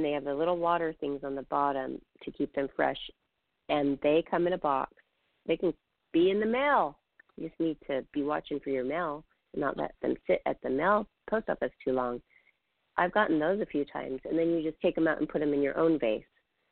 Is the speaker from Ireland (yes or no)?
no; Seattle, Washington, United States; I always remember that because I'm from Seattle.